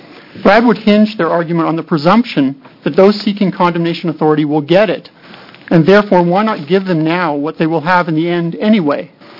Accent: Oregon, United States; I'm from Clatsop County.

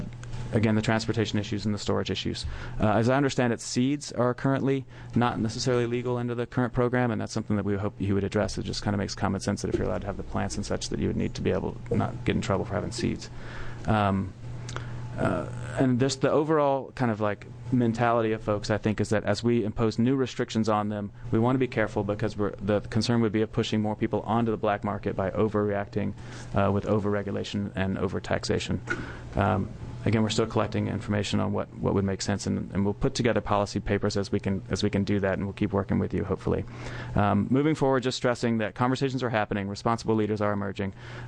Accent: Georgia, United States; I grew up in Georgia where we have Vidalia onions

